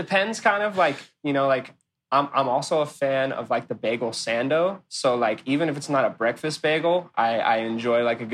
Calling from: Costa Mesa, California, United States; I am at my house in Costa Mesa, California.

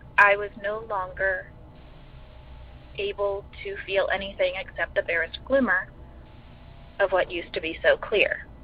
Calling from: Ohio, United States; I'm calling from Ohio.

